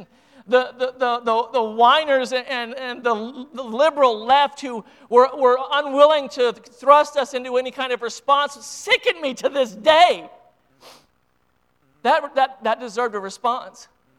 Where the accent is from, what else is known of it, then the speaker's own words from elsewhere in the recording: United States; it's something that, as an American, it's something that every time I watch those vicious, those evil attacks on our great nation